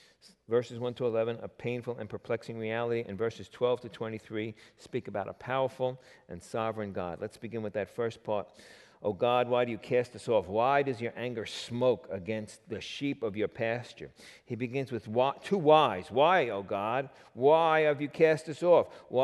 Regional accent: Queens, New York, United States; Look, I'm from Queens.

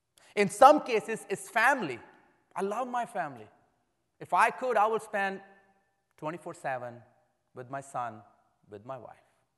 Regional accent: Pakistan; So as a Pakistani believer, I can testify to the fact that they must, those who died, those who were killed for Christ this morning as they were worshiping, they must have lived hard lives on earth

